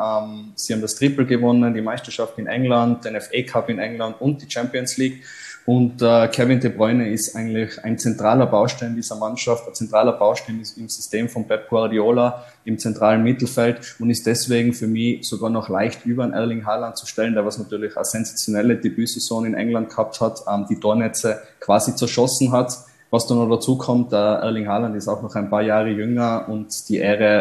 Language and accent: German; Tyrol, Austria; dass man da als Tiroler sozusagen in die große weite Fußballwelt eintauchen kann